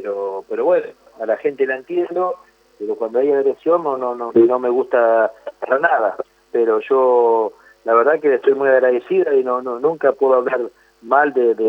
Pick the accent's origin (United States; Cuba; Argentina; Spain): Argentina; nosotros nos duele como argentino